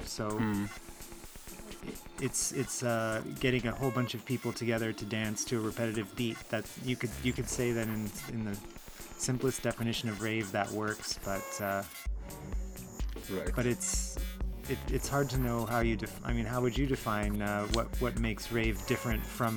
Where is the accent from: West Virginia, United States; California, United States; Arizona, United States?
California, United States; Los Angeles; also born or lived in Berkeley; Los Angeles, but I moved to Berkeley, which is right near San Francisco, and I studied at the university there. I moved up there in 1991 when I was 17